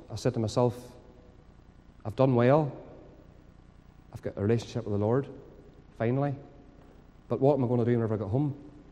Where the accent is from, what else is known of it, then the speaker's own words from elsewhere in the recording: Randalstown, Northern Ireland, United Kingdom; Now, bear in mind, I'm from Randallstown. I don't get out much.